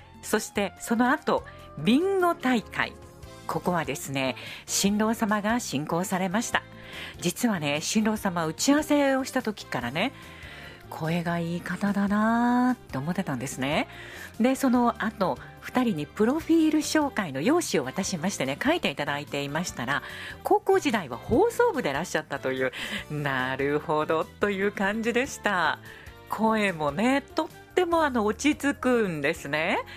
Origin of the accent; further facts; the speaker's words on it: Shiga, Japan; 私は滋賀県に生まれて滋賀県に育って滋賀県に住んで、主に結婚式披露宴の司会をしています